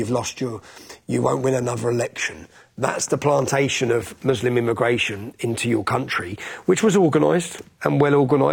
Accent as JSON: {"language": "English", "town": "Luton", "region": "East of England", "country": "United Kingdom", "said": "Because I'm from Luton, a town that's been destroyed."}